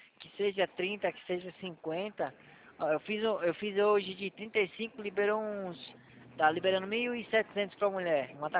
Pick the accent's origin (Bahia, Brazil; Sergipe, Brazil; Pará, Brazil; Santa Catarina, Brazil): Sergipe, Brazil; Aracaju; now in São Paulo, Brazil; Mas eu cresci ali bem na Orla da Atalaia, ali em Aracaju mesmo, sabe? Bem pertinho da praia.